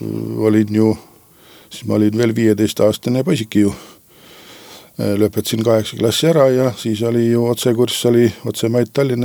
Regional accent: Saare County, Estonia; Olen rahvuselt saarlane

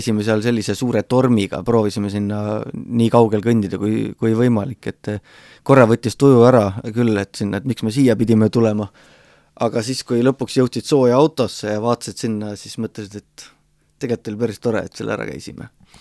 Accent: Saare County, Estonia; Mu vanemad on seal, minu sünnikodu on seal, mitusada aastat vana talu, mis on seal kandis juba olnud, et kindlasti Saaremaa jääb oluliseks sidemeks minul

